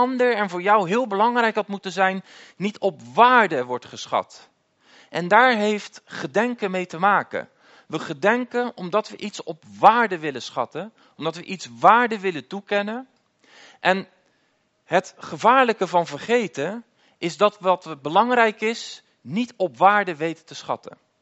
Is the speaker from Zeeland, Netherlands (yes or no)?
no; Dordrecht, South Holland, Netherlands; ik kom uit Dordrecht. En ik ben getrouwd met Jessica en we hebben 3 kinderen. Maar ik heb ze in Dordt achtergelaten.